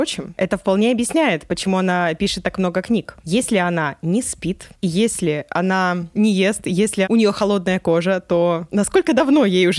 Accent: Murmansk, Murmansk Oblast, Russia; moved away as an adult; Я приехала в Москву из Мурманска.

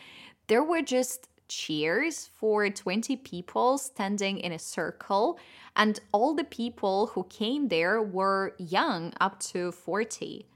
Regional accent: Belarus; even though I come from Belarus, the country of potatoes, I have never heard of potato salad before

